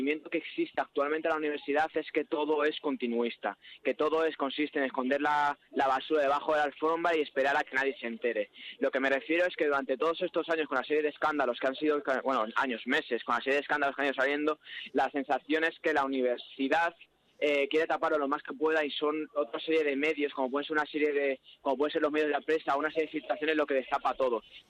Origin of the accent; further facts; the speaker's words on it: Salamanca, Castile and León, Spain; now in Madrid, Spain; yo soy de Salamanca, estoy aquí estudiando.